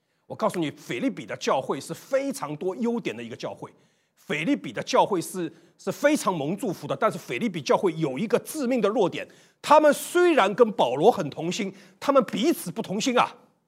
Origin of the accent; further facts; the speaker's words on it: China; 我们中国人领圣餐要不要用茅台？